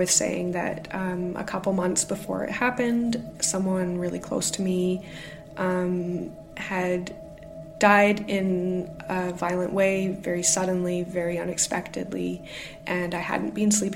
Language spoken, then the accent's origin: English; Canada; now in Glasgow, United Kingdom; I am the Canadian living in Glasgow, UK.